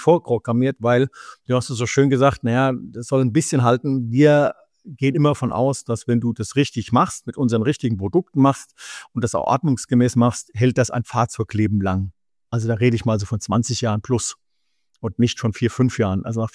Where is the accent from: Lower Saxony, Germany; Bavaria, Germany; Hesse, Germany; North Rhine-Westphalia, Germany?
Hesse, Germany; bei uns in Hessen sagt man so, abpitteln, abpulen.